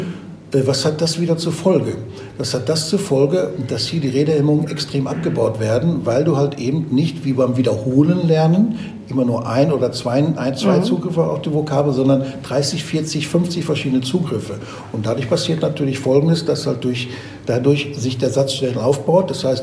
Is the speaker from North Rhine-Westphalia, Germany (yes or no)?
no; Bavaria, Germany; Aber auch wenn ich von meinem Heimatort als Beispiel von Bayern Süd nach Bayern Nord fahre